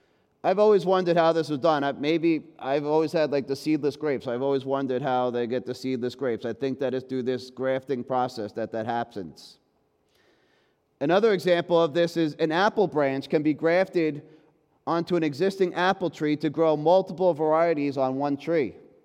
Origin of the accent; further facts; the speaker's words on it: Long Island, New York, United States; I grew up on Long Island, so I'm not too familiar with the agricultural process of grafting.